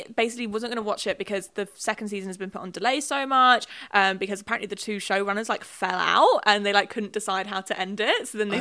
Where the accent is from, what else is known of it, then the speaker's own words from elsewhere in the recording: London, United Kingdom; I'm from London.